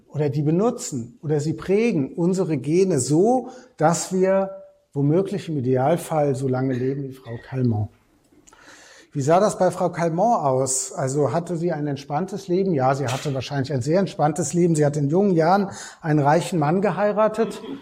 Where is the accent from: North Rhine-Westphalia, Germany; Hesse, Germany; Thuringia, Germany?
Hesse, Germany; Frankfurt; Gut, ich bin in Frankfurt aufgewachsen.